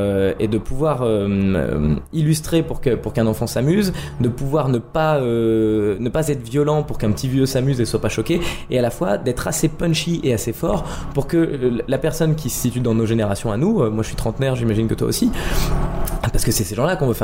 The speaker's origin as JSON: {"language": "French", "town": "Nancy", "region": "Grand Est", "country": "France", "tie": "born there", "lives_now": "Paris, France", "said": "Je suis né à Nancy, en Lorraine."}